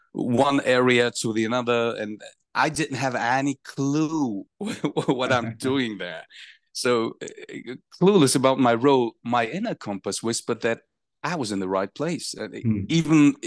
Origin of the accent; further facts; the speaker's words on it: Hamburg, Germany; So in my hometown, Hamburg, we're talking about the 90s.